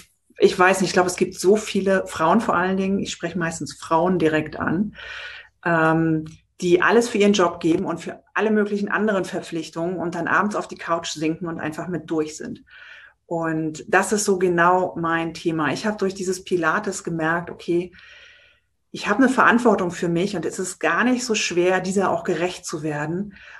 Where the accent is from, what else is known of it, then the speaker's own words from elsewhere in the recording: Baltic coast, Germany; now in Berlin, Germany; ich bin eigentlich ein Kind der Küste von der Ostsee oben und wohne schon sehr lange in Berlin und werde das aber auch demnächst ändern.